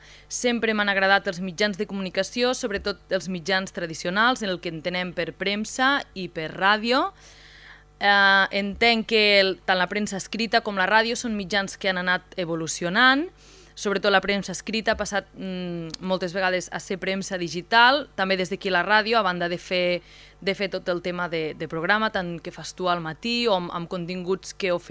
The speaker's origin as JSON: {"language": "Catalan", "town": "Arbeca", "region": "Catalonia", "country": "Spain", "tie": "born or raised there", "said": "sóc d'Arbeca, tinc 25 anys, actualment no resideixo a Arbeca per qüestions de feina, però he nascut a Arbeca i sóc d'Arbeca."}